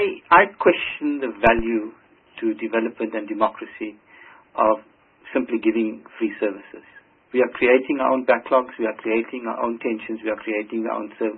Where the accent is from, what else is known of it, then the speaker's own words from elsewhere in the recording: South Africa; And that excites me as a South African.